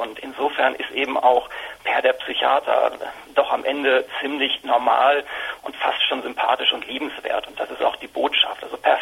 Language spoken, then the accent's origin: German; North Rhine-Westphalia, Germany; born there; Ich bin in der Tat hier im Ruhrgebiet geboren und ich finde, das prägt so ein bisschen in Sachen Humor.